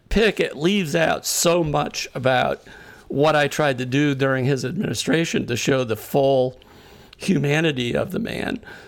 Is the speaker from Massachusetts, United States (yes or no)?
yes; Massachusetts, United States; even though he grew up in Hawaii and I grew up in Massachusetts